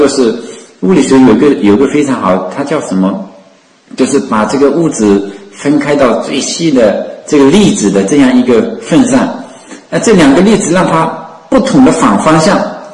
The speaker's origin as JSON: {"language": "Chinese", "country": "China", "said": "我们中国人死了叫归天，死也不叫死，生也叫归，后来说鬼者归也，我们中国人说哎呦，人死了就是鬼了"}